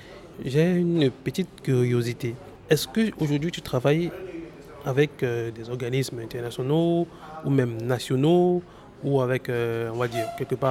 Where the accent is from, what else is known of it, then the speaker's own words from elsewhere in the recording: Cameroon; chez nous au Cameroun, quand tu dégaines un appareil photo, tu mets les gens mal à l'aise.